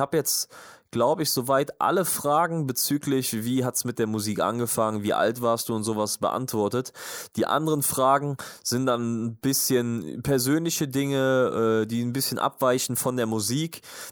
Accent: Bergisch Gladbach, North Rhine-Westphalia, Germany; Ich wohne inzwischen in Köln, bin aber auch in Bergisch Gladbach geboren. Also alles gut, ich mag Bergisch Gladbach, ich bin gerne dort geboren. Das ist auf jeden Fall der Ort, wo alles begann, wo ich geboren bin, wo ich herkomme.

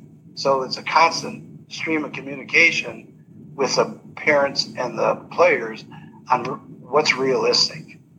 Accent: Ann Arbor, Michigan, United States; For example, I grew up in Ann Arbor

